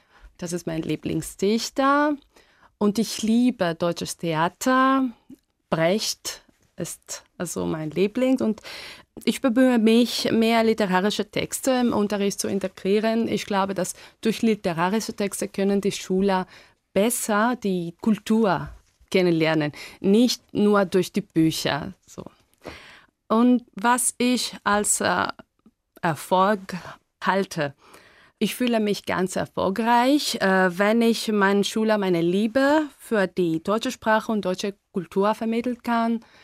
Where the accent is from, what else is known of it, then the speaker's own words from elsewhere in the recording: Athens, Attica, Greece; German is a second language; ich komme aus Griechenland. Ich bin in Athen geboren im Jahr 1975